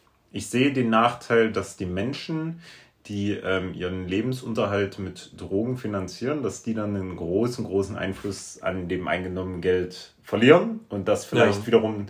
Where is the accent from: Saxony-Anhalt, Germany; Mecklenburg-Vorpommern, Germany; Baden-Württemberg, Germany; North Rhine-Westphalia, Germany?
Saxony-Anhalt, Germany; Halle; Okay, wir kommen aus Halle.